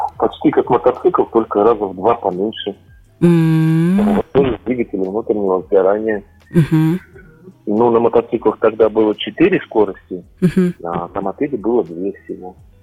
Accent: Tambar, Kemerovo Oblast, Russia; Родился я недалеко, тоже в Сибири, в Кемеровской области, родился в поселке Тамбар. Там же и учился, закончил среднюю школу.

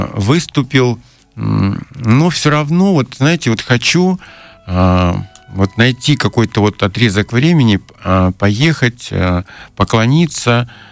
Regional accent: Guzhiry, Buryatia, Russia; И, то есть я из Тункинской долины.

